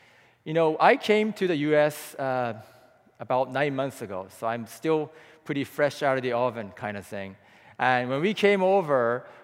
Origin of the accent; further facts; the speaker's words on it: Japan; coming from this tiny island called Japan, Jeep is like a dinosaur.